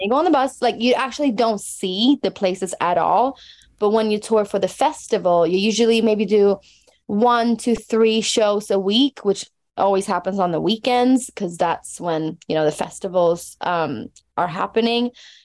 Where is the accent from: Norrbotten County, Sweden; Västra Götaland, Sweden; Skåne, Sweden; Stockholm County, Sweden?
Stockholm County, Sweden; Stockholm; English is a second language; my hometown, Lollapalooza. I'm doing the headlining, the Stockholm show there